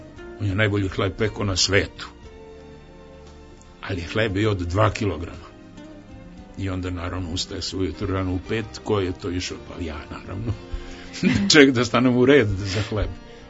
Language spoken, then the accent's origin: Serbian; Belgrade, Serbia; also born or lived in Rašica; kao dete sam već doveden u Beograd, tako da ja za sebe vrlo često kažem da sam dete sa Slavije. Jer je otac pre Drugog svjetskog rata već bio u Beogradu, pa smo onda došli, imali smo kuću na Slaviji i tamo smo živali.